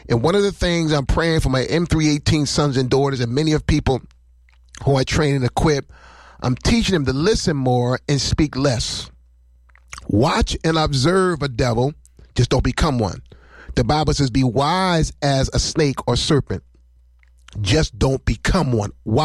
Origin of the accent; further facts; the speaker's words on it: Patterson, United States; He's saying, where you from? I said, I'm from Patterson.